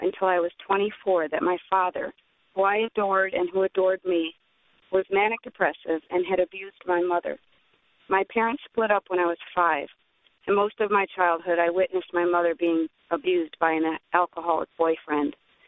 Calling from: New Jersey, United States; I'm calling from New Jersey.

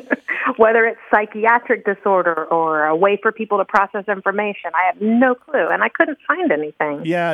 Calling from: Tallahassee, Florida, United States; Hi there, this is … I'm from Tallahassee, Florida.

